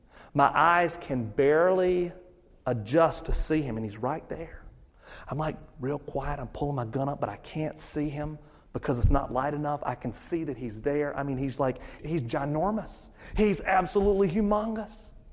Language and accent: English; North Carolina, United States; I grew up in North Carolina, and in North Carolina, you have people like me. They call them rednecks. And anyway, I'm kind of a little bit of a redneck from North Carolina.